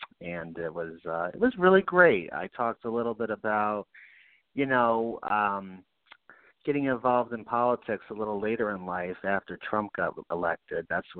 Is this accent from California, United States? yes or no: no; Knox, New York, United States; I went up to my hometown of Knox up in the Hilltowns